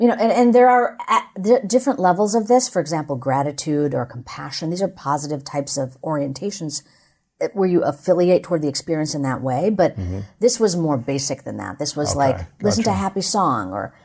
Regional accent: India; And, you know, I'm an Indian woman, so like meditation is not something really new to me.

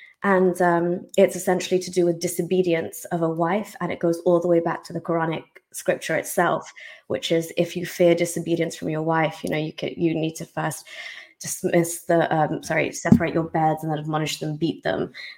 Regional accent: Saudi Arabia; also born or lived in England; there were a couple of things, you know, that played on my mind growing up in Saudi Arabia.

